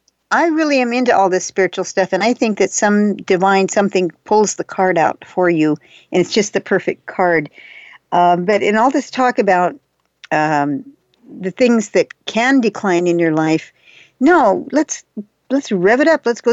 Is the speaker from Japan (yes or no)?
yes; Japan; first language Japanese; English is a second language; I was raised in Japan, and that's my first language, is Japanese.